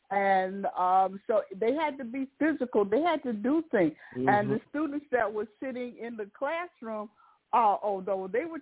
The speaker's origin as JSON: {"language": "English", "town": "Mount Vernon", "country": "United States", "tie": "born or raised there", "said": "I was raised in Mount Vernon during the early 1960s"}